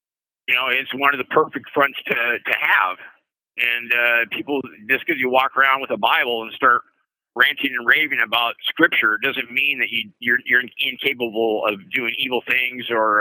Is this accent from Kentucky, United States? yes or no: no; Seattle, Washington, United States; Hey, I'm from Seattle, Washington.